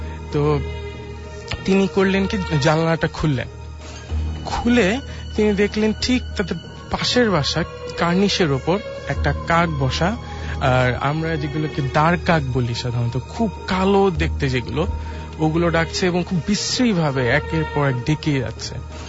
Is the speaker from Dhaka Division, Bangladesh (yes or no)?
yes; Narayanganj, Dhaka Division, Bangladesh; নারায়ণগঞ্জ থেকে এসেছি।